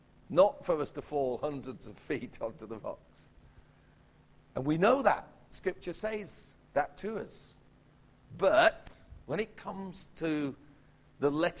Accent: Yorkshire and the Humber, United Kingdom; born there; now in Huddersfield, United Kingdom; Greetings from Yorkshire, God's own county, of course. I was born in the People's Republic of South Yorkshire, but we now live in West Yorkshire. As Richard said, we moved to Huddersfield about 3 years ago

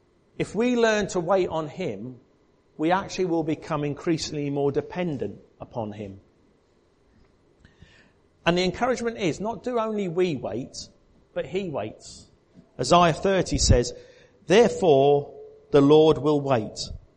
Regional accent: England, United Kingdom; Now, we're not meant to say this because we're English.

